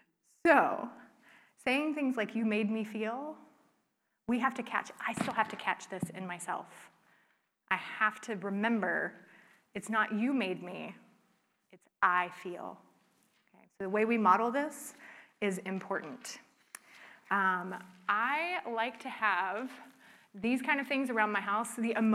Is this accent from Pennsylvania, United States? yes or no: no; Florida, United States; so I grew up in Florida, but I was not a swimmer because before I moved there, I had a couple of really unpleasant swimming experiences in pools.